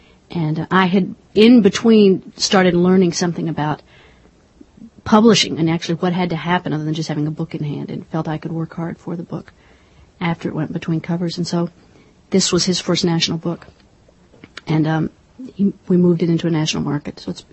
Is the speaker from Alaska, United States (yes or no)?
no; Dallas, Texas, United States; I am a Texan, and he's a Texan. So I grew up in Dallas, and Texas has been very receptive to this book